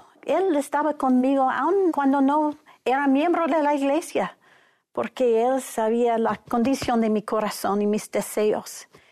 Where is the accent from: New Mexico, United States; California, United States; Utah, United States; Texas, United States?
Utah, United States; Salt Lake City; Nací en los Estados Unidos, en Lago Salado, en el centro de la iglesia, pero mi padre también era presbiteriano y mi madre menos activa.